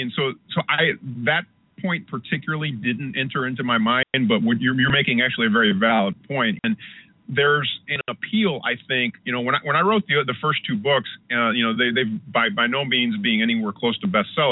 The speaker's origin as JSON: {"language": "English", "country": "Panama", "said": "I visited my home country of Panama this past summer."}